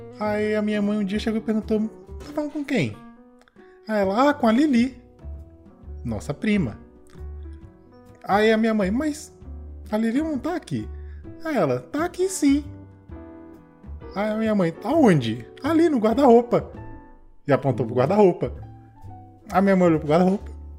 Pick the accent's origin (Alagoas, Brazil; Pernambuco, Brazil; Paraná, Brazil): Alagoas, Brazil; Maceió; born there; now in Brasília, Brazil; Eu não sou de Brasília, né? Eu nasci em Maceió. Quando a gente mudou pra Brasília, foi anos 2000, 2001, mais ou menos.